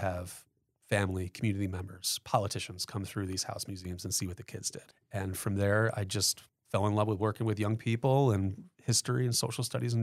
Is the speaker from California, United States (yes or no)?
no; Rome, New York, United States; there was a cemetery that needed to be exhumed in my hometown of Rome, New York